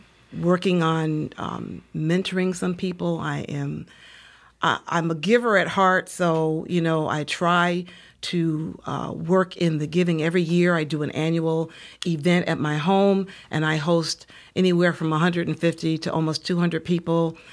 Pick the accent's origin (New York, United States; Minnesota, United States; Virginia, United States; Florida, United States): New York, United States; Albany; born there; also born or lived in Nashville, United States; I was born in Albany, New York.